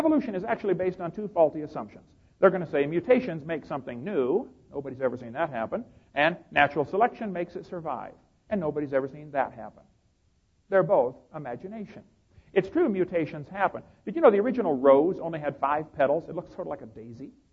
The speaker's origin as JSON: {"language": "English", "region": "Illinois", "country": "United States", "said": "And I come from Illinois, corn country, and they get lots of varieties of corn."}